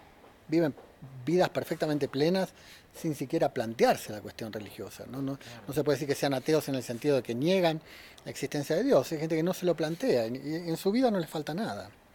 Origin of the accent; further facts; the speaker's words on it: Argentina; Es el caso, por ejemplo, en mi país, en la Argentina.